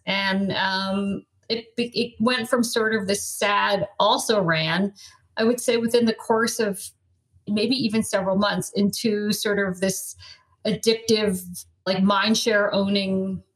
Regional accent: Colorado, United States; also born or lived in New York / California; I grew up in Colorado and I just hate being cold

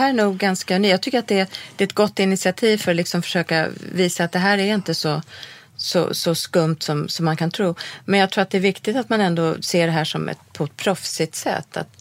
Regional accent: Sweden; Jag tror inte att de lyssnade på oss för att vi är svenskar.

